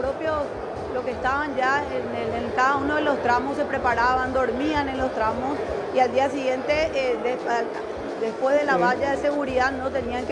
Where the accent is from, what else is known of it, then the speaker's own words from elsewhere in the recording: Paraguay; No, como paraguayo. Este es el trabajo de todos los paraguayos, ¿verdad?